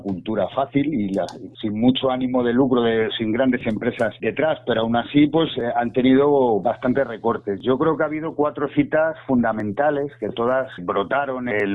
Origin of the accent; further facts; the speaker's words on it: Madrid, Community of Madrid, Spain; Como madrileño, ¿no?, lo que he vivido es la escena madrileña, ¿no?